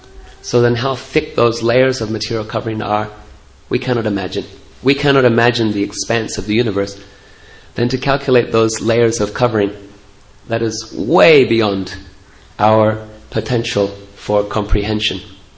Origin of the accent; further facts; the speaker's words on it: New Zealand; I'm from New Zealand.